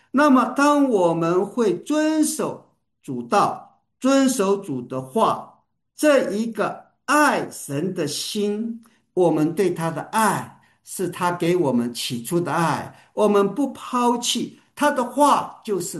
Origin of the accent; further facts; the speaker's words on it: Taiwan; 以前我小的时候在台湾，那苹果是高级奢侈品，